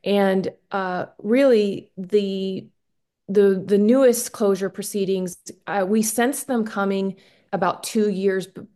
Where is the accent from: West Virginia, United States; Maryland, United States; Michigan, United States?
West Virginia, United States; Helvetia; So I grew up here in Helvetia, which is served by Pickens School, and I was a student from around 89 to 2000 at Pickens School.